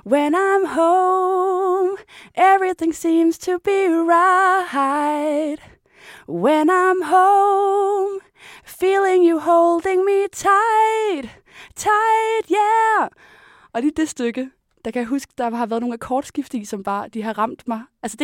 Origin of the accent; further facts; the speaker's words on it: Copenhagen, Capital Region of Denmark, Denmark; og jeg er 21 år gammel, og jeg kommer fra København.